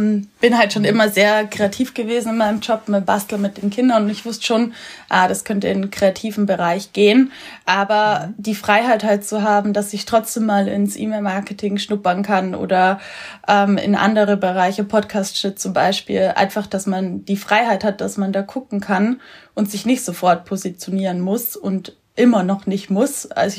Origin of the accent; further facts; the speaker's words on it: Bavaria, Germany; ich komme aus dem Allgäu ursprünglich und bin seit 2023 digitale Nomadin.